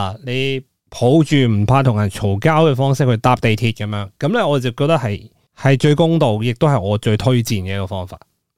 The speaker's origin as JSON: {"language": "Cantonese", "town": "Tseung Kwan O", "region": "New Territories", "country": "Hong Kong", "tie": "born or raised there", "lives_now": "Tsuen Wan, Hong Kong", "said": "因为我住近荃湾嗰边噶嘛，咁我老家住将军澳嗰边好远噶嘛"}